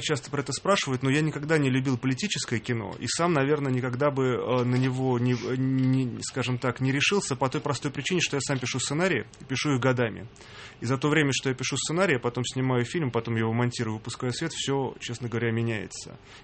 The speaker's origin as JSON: {"language": "Russian", "country": "Russia", "tie": "born there", "said": "я родился в России, я воспитан на русской классике, на российском советском кино."}